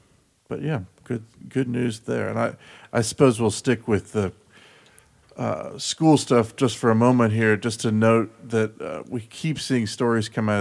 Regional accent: Charlottesville, Virginia, United States; That I grew up in Charlottesville, and we actually came to Roanoke to get on a flight growing up

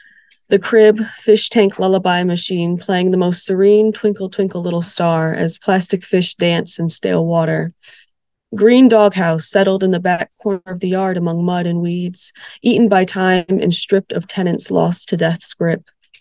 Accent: Sterling Heights, Michigan, United States; I am from Sterling Heights.

